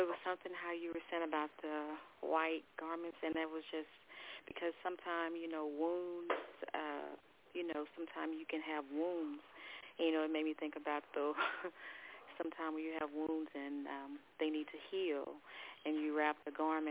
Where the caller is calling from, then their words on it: Texas, United States; calling from Texas.